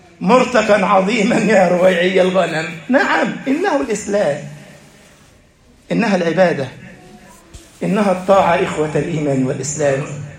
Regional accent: Egypt

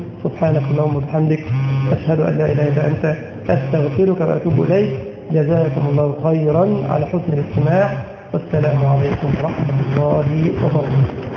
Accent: Egypt; كان محل أحذية زمان عندنا في مصر، تعرف لسه موجود؟

